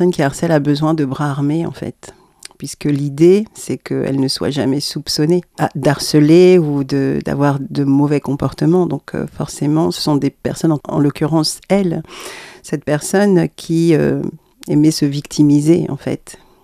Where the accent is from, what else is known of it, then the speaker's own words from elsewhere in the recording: Martinique; Oui, le bâton de cannelle, ça évoque mon pays d'origine, la Martinique.